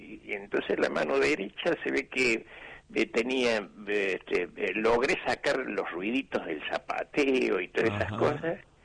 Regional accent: Córdoba, Argentina; born there; yo nací en Córdoba

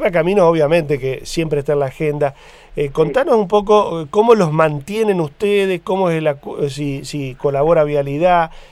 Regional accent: Sauce Pinto, Entre Ríos, Argentina; charlar con alguien de mi pueblo, de Sauce Pinto, me pone muy contento porque me hace volver un poco a mi infancia, a la escuelita número 33.

